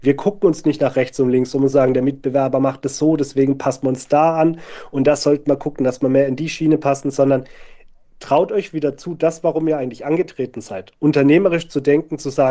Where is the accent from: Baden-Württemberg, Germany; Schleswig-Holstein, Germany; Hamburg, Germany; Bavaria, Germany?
Baden-Württemberg, Germany; Ich komme ursprünglich aus dem Maschinenbau, aus der Stanztechnik. Die ist hier im Schwarzwald, wo ich aufgewachsen bin, einzigartig.